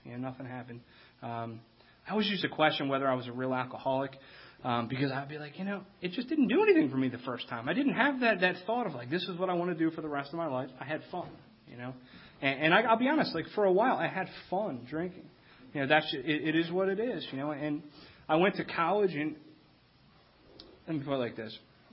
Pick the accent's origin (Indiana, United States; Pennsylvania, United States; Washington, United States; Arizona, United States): Pennsylvania, United States; Havertown; You know, I ended up going to like 17 years of Catholic school. I'm from Havertown, Pennsylvania. I went to a Catholic grade school, a Catholic high school, 5 years of a Catholic college.